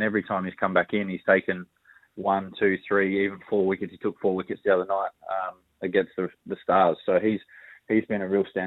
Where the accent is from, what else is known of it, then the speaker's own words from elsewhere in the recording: Australia; it's such a prime product and one that we love playing in as Australian cricketers